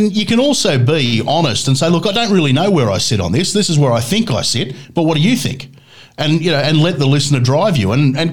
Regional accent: Sydney, New South Wales, Australia; Yeah, you know, I grew up in Sydney, and I remember one of my mates and I, we were about 16 at the time

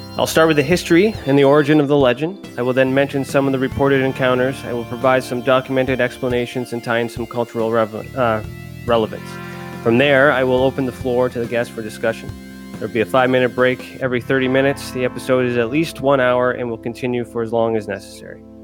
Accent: Canada; I am a Canadian ufologist who investigates everything paranormal.

